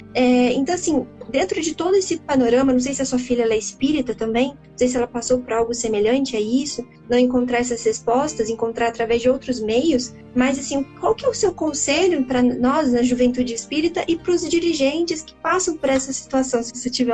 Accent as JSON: {"language": "Portuguese", "town": "Curitiba", "region": "Paraná", "country": "Brazil", "said": "Eu sou do sul, eu sou daqui de Curitiba."}